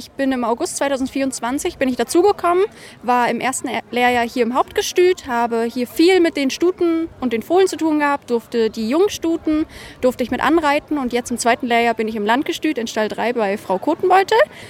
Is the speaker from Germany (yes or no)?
yes; Mecklenburg-Vorpommern, Germany; Wir sind beide aus Mecklenburg.